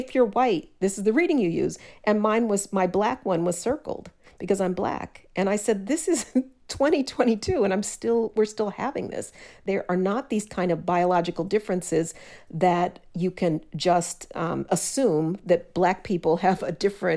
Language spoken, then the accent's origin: English; Denver, Colorado, United States; I was raised in Denver, which is the Mile High City.